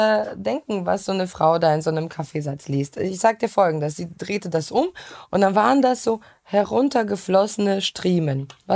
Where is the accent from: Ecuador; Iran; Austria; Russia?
Russia; Ich habe ja selbst als Russin immer gedacht, mein Gott, das größte Land der Welt.